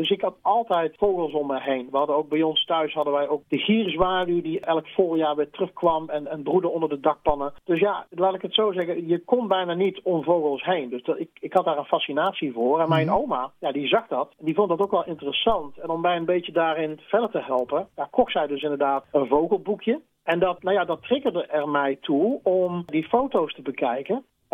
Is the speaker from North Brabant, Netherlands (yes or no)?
yes; North Brabant, Netherlands; Dus ik was als kind in Brabant op zoek naar een vogel die daar toen op dat moment nog amper voorkwam.